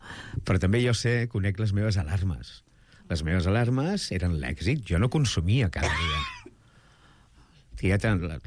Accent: Mataró, Catalonia, Spain; Per exemple, jo sóc de Mataró. Sabeu que sóc capgros.

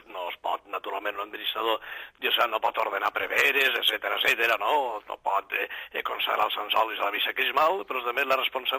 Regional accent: Benicarló, Valencian Community, Spain; also born or lived in Tortosa; Jo, precisament, sóc originari d'aquelles terres, sóc de Benicarló. Però mira, fixa't un detall personalíssim, no, si em permet. Sóc de Benicarló, meva família, però nascut a Tortosa.

